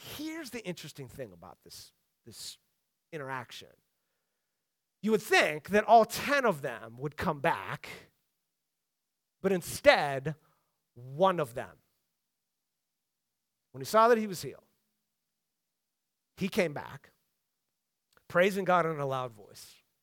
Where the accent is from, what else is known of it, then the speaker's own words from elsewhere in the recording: United States; I'm not a Samaritan, I'm an American.